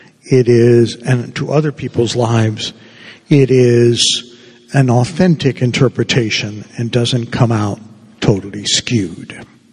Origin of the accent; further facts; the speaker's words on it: Havana, Cuba; moved away; But when I went to grade school in Cuba, because I'm originally from Havana, Cuba, I went to a school run by the Jesuits, the Jesuit fathers and brothers.